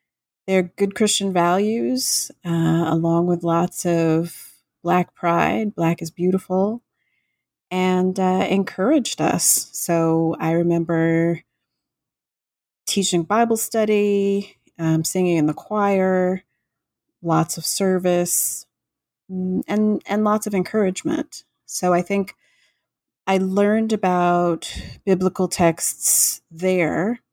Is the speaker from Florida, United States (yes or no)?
yes; Florida, United States; I grew up in Florida on the Gulf Coast, and my grandmother's house was across the street from Greater Bethlehem AME Church.